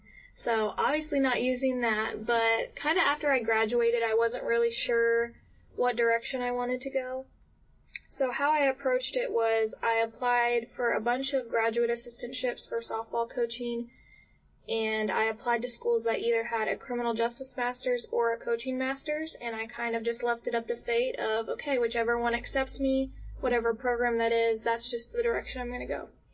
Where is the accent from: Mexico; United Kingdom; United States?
United States; Keller, Texas; So I've bounced around a little bit, but I consider myself from Keller, Texas, which is right in the Dallas-Fort Worth area.